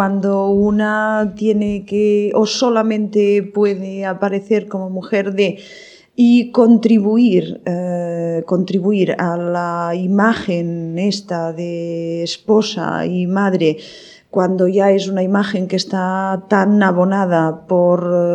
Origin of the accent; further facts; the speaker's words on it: Barcelona, Catalonia, Spain; born there; Mi hermana y yo, que somos las dos pequeñas, nacimos ya en Barcelona.